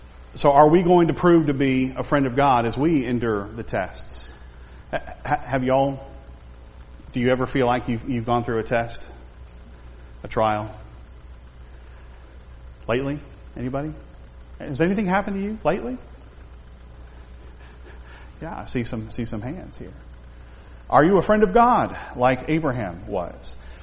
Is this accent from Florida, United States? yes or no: yes; Tampa, Florida, United States; I'm from Tampa.